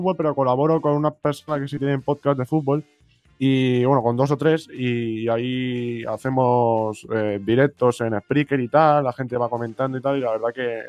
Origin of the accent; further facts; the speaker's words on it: Madrid, Community of Madrid, Spain; yo soy de Madrid, de España